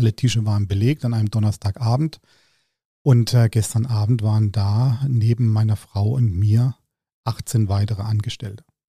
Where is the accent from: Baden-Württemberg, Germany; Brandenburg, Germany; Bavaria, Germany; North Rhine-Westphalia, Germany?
Baden-Württemberg, Germany; Freiburg; wenngleich mein Herz aber auch für den SC Freiburg schlägt, weil das ja meine Heimat ist.